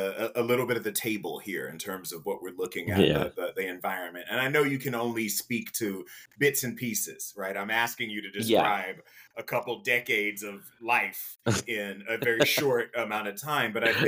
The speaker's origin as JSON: {"language": "English", "town": "Jacksonville", "region": "Florida", "country": "United States", "tie": "born or raised there", "said": "as a native Floridian, I am from Jacksonville, which is 2 hours away from Disney World. But when I was growing up, that was one of the first places that I saw people who were speaking different languages"}